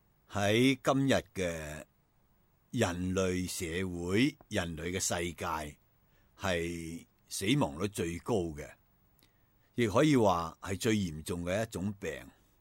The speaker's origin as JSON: {"language": "Cantonese", "country": "China", "said": "我哋中国人嘅鼓励啊，本身亦系好好嘅"}